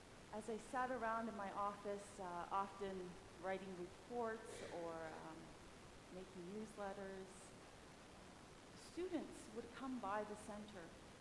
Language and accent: English; Calgary, Alberta, Canada; came from Edmonton to Calgary, but Calgary is my hometown where I grew up.